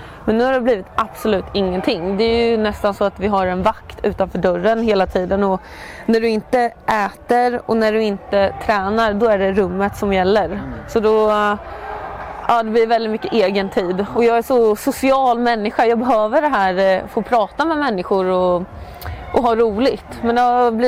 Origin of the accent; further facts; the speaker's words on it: Linköping, Östergötland, Sweden; also born or lived in Oslo, Norway; mina föräldrar träffades i Oslo blir det att jag säger. Och så är jag född där och flyttade till Linköping när jag var 7 år.